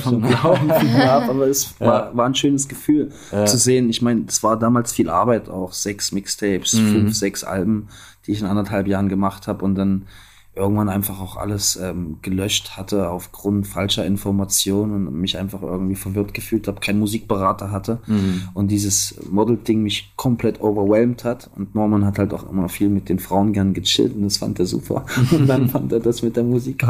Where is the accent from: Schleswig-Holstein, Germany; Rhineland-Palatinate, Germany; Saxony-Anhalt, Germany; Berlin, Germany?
Saxony-Anhalt, Germany; Halle; also born or lived in Stockholm, Sweden; aus Halle-Saale, meiner Heimatstadt, habe ich mich 13 Jahre entfernt. Ich habe erst 3 Jahre in Stockholm, in Schweden gelebt.